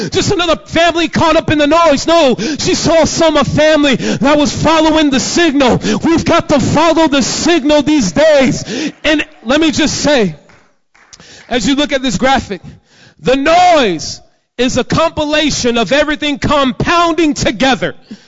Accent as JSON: {"language": "English", "town": "Jacksonville", "region": "Florida", "country": "United States", "said": "no, I'm from here, from the west side of Jacksonville. I'm from here."}